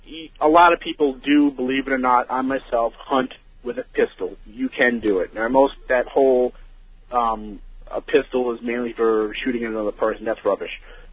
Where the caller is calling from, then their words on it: Westbury, New York, United States; Right now I'm in Westbury.